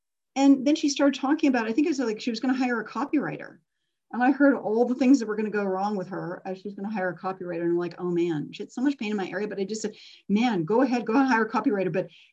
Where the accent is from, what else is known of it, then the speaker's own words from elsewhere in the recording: Alberta, Canada; you know, I come from Alberta, and I was driving from my home 7 hours east once.